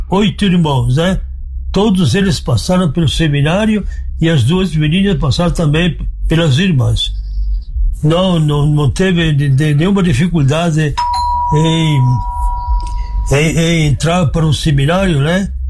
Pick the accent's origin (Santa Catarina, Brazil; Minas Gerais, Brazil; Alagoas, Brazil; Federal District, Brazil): Santa Catarina, Brazil; Ascurra; also born or lived in Rio Grande do Sul / São Paulo; Eu sou ascurrense, na cidade de Ascurra, e em São Paulo.